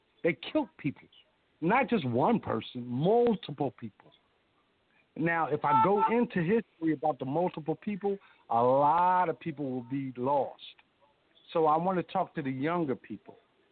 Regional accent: Philadelphia, Pennsylvania, United States; I'm 53 years old. I was raised in West Philadelphia.

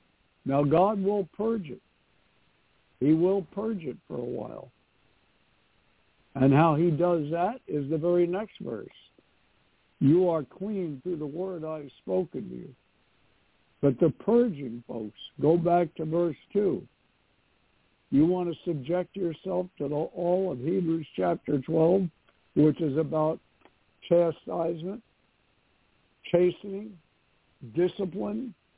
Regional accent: New York City, New York, United States; moved away as an adult; I am from New York City. I moved here when I was 23.

